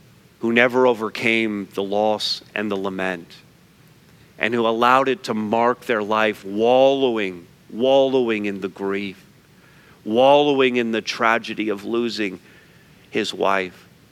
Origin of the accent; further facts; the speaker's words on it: Montreal, Quebec, Canada; And I grew up in Montreal North. Mom and dad grew up in Montreal North.